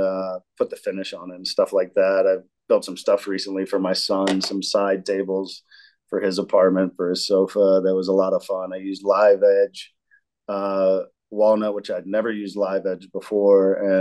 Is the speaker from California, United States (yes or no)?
no; North Carolina, United States; also born or lived in Virginia; Both, mainly North Carolina, but I was born in Virginia.